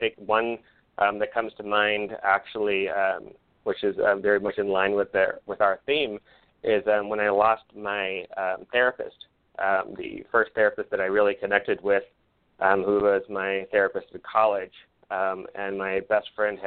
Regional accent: Los Angeles, California, United States; probably some 3,000 or so miles away from where I grew up in Los Angeles.

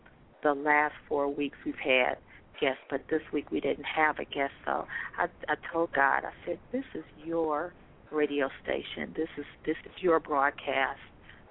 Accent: Chicago, Illinois, United States; It's beautiful here. I'm originally from Chicago, so the food is not, I'm used to it now, but it's not like home food.

